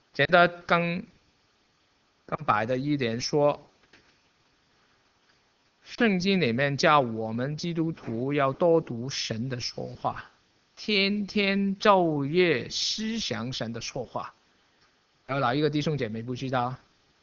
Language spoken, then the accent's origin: Chinese; China; 就好像我们中国人拿一个故事说狐假虎威一样